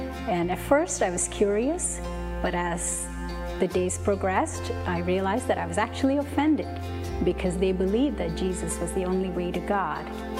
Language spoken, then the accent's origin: English; India; English is a second language; moved away as an adult; now in United States; I was born and raised in India. The youngest child of a nominal Hindu family. I came to the United States a little over 25 years ago to go to graduate school.